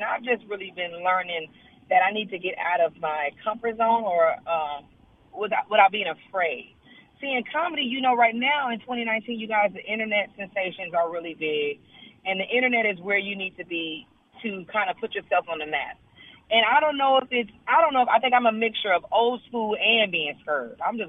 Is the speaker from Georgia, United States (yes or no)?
no; California, United States; I'm from California.